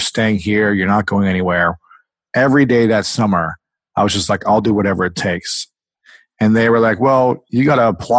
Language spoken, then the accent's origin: English; Delaware, Ohio, United States; I'm a small town of Delaware, Ohio.